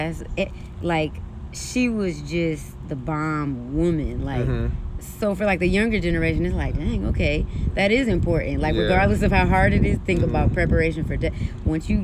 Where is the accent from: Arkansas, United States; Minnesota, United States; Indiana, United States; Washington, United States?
Indiana, United States; South Bend; so I'm from Indiana, South Bend, it's just not home.